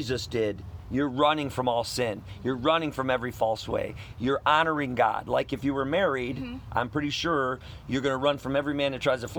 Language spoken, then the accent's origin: English; Wisconsin, United States; now in Missouri, United States; We're from Wisconsin originally. We sold everything we own to go do this. We have a small homestead smack dab in the middle of Missouri.